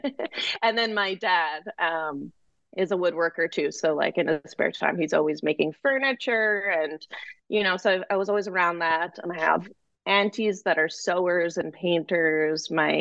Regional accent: Richmond, British Columbia, Canada; I'm going to do the full life story. I was born and raised in Canada.

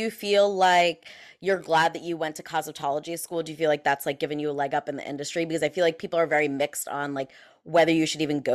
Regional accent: New York, United States; because like I'm Italian, like I'm from New York, like tough love

